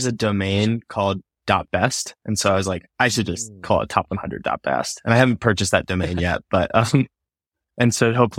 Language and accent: English; Maryland, United States; And I grew up in Maryland and I wanted to do every single boulder at the crag